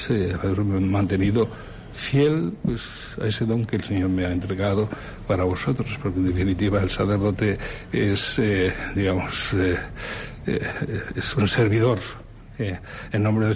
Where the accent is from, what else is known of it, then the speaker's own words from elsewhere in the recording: Burgo de Osma, Castile and León, Spain; en la Catedral de Burgodesma, en mi pueblo, donde recibí el bautismo, la confirmación, donde hice monaguillo, donde crecí en la fe